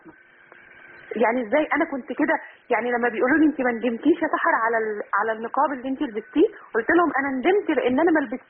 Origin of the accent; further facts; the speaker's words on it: Saudi Arabia; من السعودية.